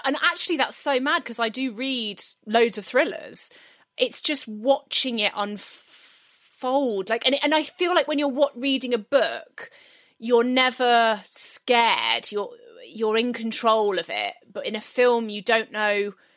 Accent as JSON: {"language": "English", "region": "South West England", "country": "United Kingdom", "tie": "born or raised there", "said": "I grew up in Devon, where we had a garden."}